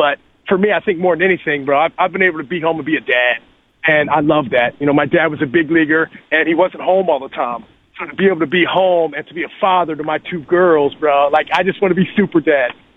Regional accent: West Virginia, United States; I'm like, man, I'm just a little dude. I'm a dude from West Virginia, bro.

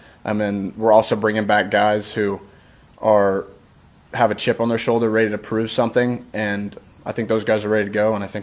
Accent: Texas, United States; growing up in Texas, a pretty good baseball school

